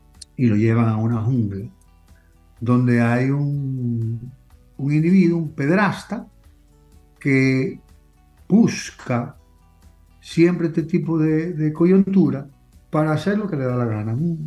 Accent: Dominican Republic; si lo decimos como dominicano.

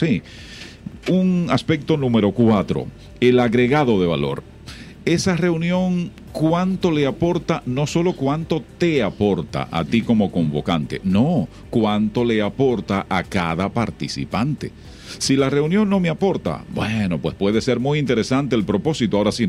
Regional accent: Santiago Rodríguez, Dominican Republic; una autoridad de mi pueblo, de Santiago Rodríguez, me invitaba a una reunión

